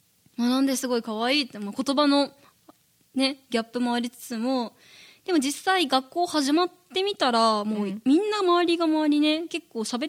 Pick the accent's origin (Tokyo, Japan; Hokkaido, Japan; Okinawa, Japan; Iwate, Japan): Okinawa, Japan; now in Fukuoka, Japan; 私沖縄県出身だから